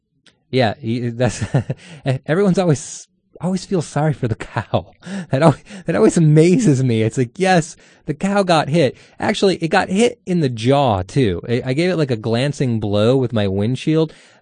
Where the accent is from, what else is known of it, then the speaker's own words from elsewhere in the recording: Midwest, United States; now in San Francisco, United States; I grew up in the Midwest. I had a fascination with deserts because out there it's just corn and narrow thinking.